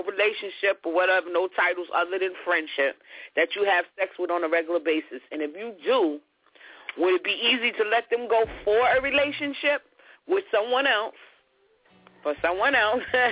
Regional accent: Long Island, New York, United States; which I'm from Long Island, so, you know, that's how we do things.

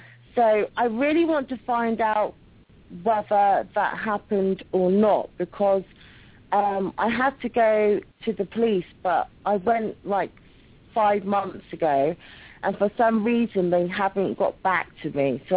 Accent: England, United Kingdom; Oh, my gosh, hello. … from England.

